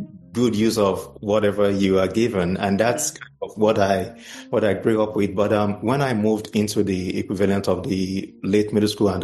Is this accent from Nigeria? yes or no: yes; Ibadan, Oyo, Nigeria; I was born in Ibadan. So I was born in Ibadan, and I grew up in Ibadan, even though my parents are from Ogun State.